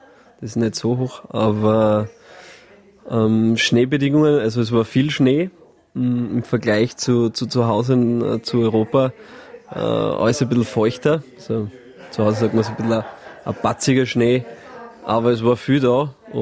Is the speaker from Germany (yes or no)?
no; Austria; Wir waren natürlich als Österreicher motiviert, dass wir das australische Essen ausprobieren.